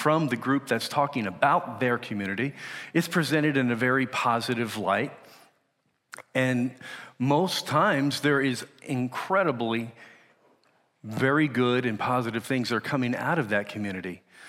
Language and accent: English; Lancaster, Pennsylvania, United States; born there; Actually, he was in Gettysburg, and I was born in Lancaster, Pennsylvania.